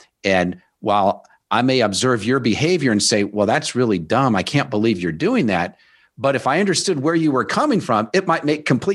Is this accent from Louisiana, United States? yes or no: no; Omaha, Nebraska, United States; I grew up in Omaha, Nebraska, so I'm a big Nebraska Cornhusker football fan.